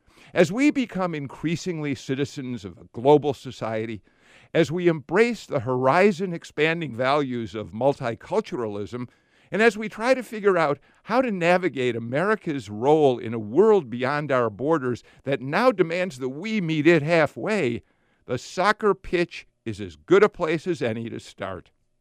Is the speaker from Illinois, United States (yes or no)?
yes; Chicago, Illinois, United States; Now, I grew up in Chicago and spent a good part of my youth watching great Cubs players like Ernie Banks, Ron Santo, Ferguson Jenkins.